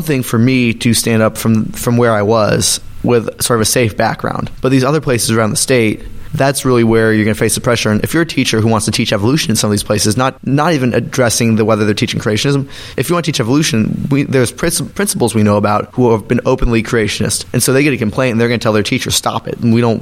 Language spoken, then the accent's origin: English; Baton Rouge, Louisiana, United States; for me, I grew up in Baton Rouge, mm-hmm. and I went to a magnet school that was fairly accepting